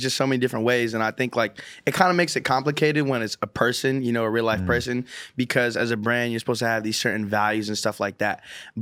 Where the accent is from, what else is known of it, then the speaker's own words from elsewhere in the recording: San Francisco, California, United States; I'm from San Francisco, California.